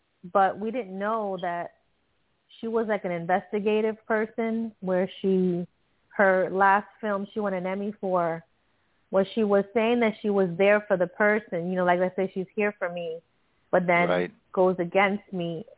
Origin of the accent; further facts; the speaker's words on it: Miami, Florida, United States; And I said, yeah, I'm the girl from Miami.